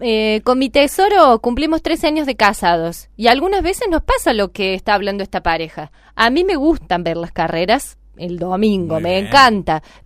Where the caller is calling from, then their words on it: Rosario, Santa Fe, Argentina; Llevamos muchos años de casados, 48. Nos pasa lo mismo. … de Rosario.